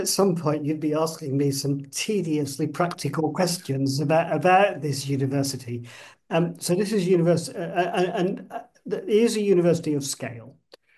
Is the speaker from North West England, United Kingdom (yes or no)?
no; Nuneaton, West Midlands, United Kingdom; university seemed a very, very long way away when I was growing up in Nuneaton.